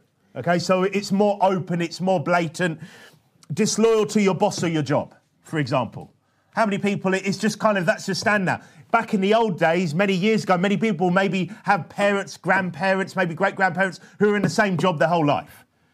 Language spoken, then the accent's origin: English; United Kingdom; well, we're British, we're loyal to what they tell us we should be, feel like.